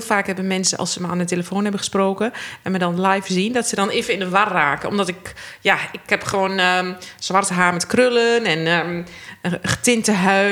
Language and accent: Dutch; Enschede, Overijssel, Netherlands; born there; Ik ben in Enschede geboren